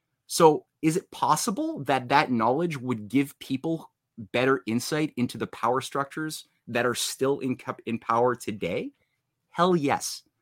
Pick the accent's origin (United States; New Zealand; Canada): Canada; born there; I was in Canada. I was born in Canada.